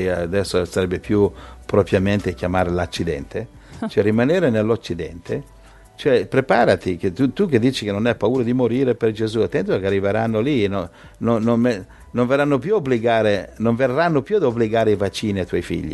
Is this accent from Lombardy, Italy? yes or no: yes; Lombardy, Italy; Per me dove sono cresciuto io, a Brianza